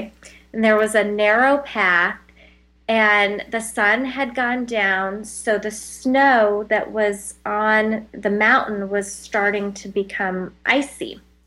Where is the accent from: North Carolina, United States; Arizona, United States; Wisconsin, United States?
Arizona, United States; I'm from Arizona, and so we did most of all of our training in Arizona.